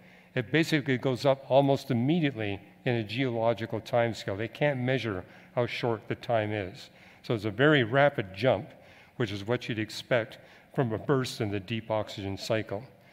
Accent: Canada; now in California, United States; But I remember I came to California from Canada in 1973

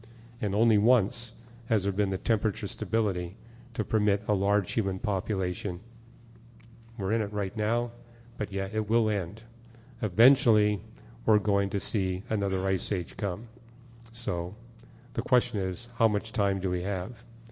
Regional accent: Canada; I'm from Canada, and I can tell you that if you go up at a certain latitude, you get 10.5 months of winter

